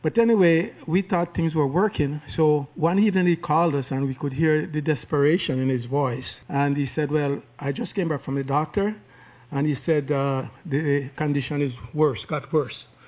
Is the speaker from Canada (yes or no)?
yes; Canada; my wife, Daniela, we are from Canada.